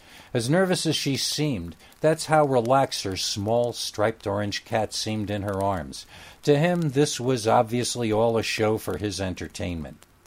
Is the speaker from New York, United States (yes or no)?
yes; Whitehall, New York, United States; in northern New York State, up in the famous Whitehall area, and Bigfoot is not a joke to people in my hometown.